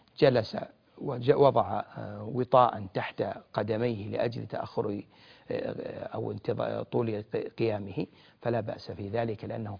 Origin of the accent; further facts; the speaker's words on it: Saudi Arabia; ولهذا أصبح النظام عندنا في المملكة العربية السعودية